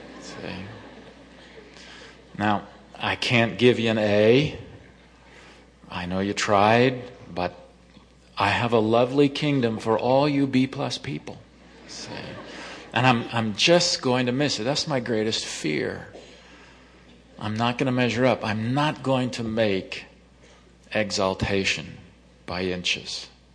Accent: California, United States; I'm from California, you know. If you walk, you also swim there.

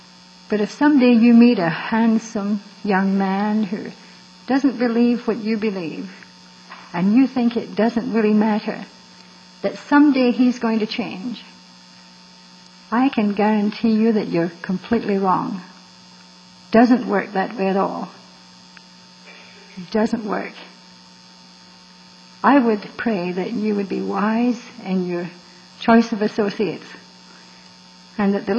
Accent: Scotland, United Kingdom; I was raised a Catholic in Scotland by a very good father who loved the Lord and taught me likewise.

